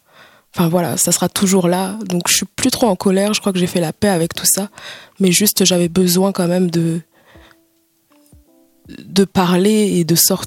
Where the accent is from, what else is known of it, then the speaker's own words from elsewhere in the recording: Madagascar; born there; Non, je suis née à Madagascar.